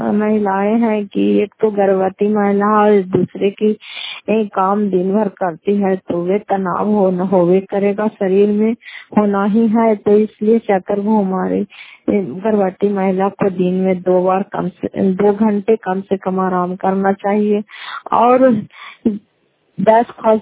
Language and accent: Hindi; Fatehpur, Bihar, India; घर फतेहपुर पंचायत मकरौता जिला नालंदा क्रापसा ब्लॉक की निवासी हूं